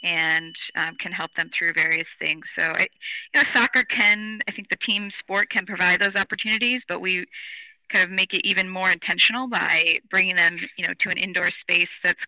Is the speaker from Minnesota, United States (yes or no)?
yes; Minnesota, United States; There's certainly some parallels actually to where I grew up in Minnesota, being a state that historically has had a large Scandinavian influence.